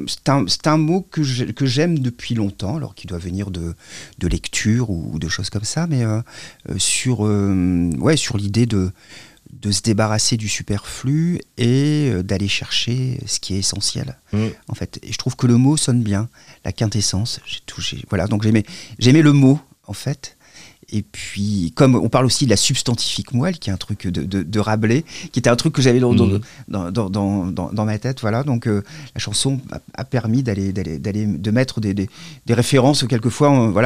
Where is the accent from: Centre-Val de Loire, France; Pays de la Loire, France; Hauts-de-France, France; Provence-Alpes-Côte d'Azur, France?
Hauts-de-France, France; Douai; je suis petit-fils de mineur, donc je viens de Douai et j'ai passé mes vacances, j'étais dans le bassin minier.